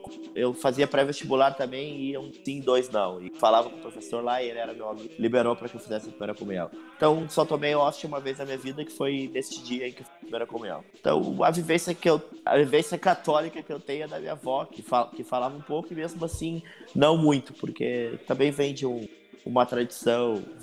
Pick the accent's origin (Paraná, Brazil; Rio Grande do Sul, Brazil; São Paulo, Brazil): Rio Grande do Sul, Brazil; Alvorada; eu sou de Alvorada, eu sou neto do Pirica do Aganju, filho da Neuza do Oxum e pratico a religião Nação G de Fodum desde os 11 anos de idade. Hoje tenho 35